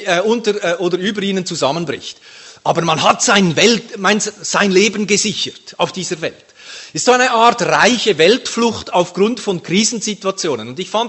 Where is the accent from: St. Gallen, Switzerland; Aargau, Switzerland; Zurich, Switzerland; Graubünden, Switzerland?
Aargau, Switzerland; Hunzenschwil; Ich freue mich, dass ich wieder mal in Hunzenschwil sein kann. Ich meine, es ist meine Heimatgemeinde, meine Heimgemeinde, aber ich war jetzt, glaube ich, fast ein Jahr nicht mehr da.